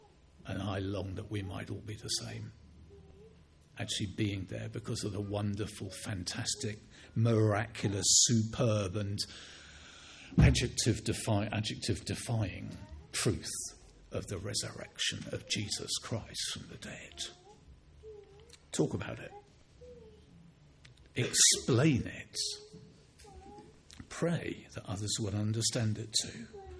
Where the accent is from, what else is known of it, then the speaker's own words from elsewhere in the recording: England, United Kingdom; I mean, I know we're English and reserved and so on.